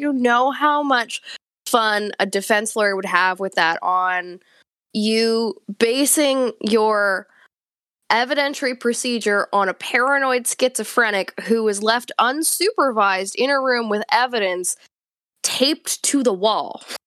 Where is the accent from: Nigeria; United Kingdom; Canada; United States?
Canada; I'm Canadian.